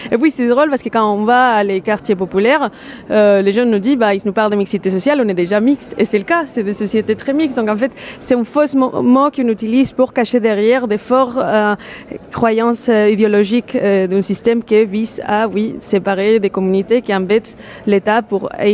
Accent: Spain; French is a second language; now in France; je suis espagnole et qu'en Espagne, on ne démolit pas.

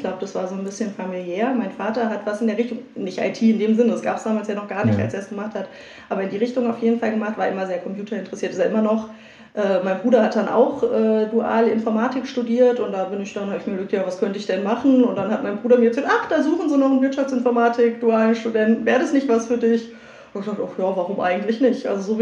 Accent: Niederissigheim, Hesse, Germany; Ich bin in Bruchköbel, also ich bin in Niederessigheim aufgewachsen, um genau zu sein.

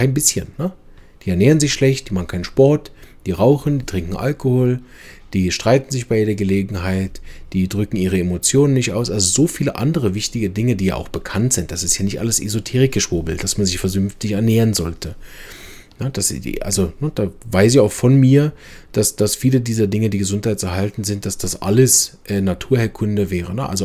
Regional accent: Switzerland; Bei uns in der Schweiz ist es so streng, da dürfen die Pharmafirma gar nicht direkt überhaupt irgendwas zu den Kunden, Endkunden sagen.

